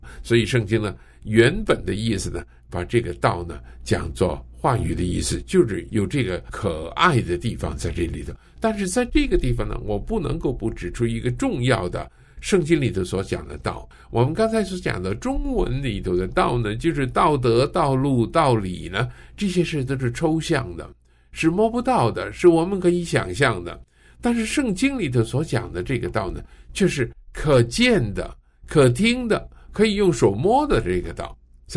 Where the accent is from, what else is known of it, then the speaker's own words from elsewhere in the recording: China; 因为我们是中国人